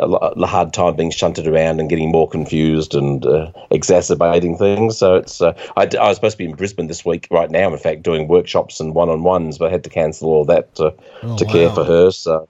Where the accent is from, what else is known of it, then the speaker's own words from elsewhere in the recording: England, United Kingdom; So because I'm English. I travel on a United Kingdom passport.